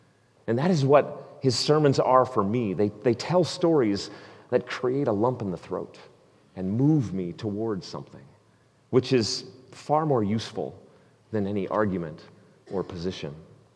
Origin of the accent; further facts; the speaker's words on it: Canada; And as a kid growing up in Canada, nothing was more fun at recess than a freshly piled snow plowed pile of snow.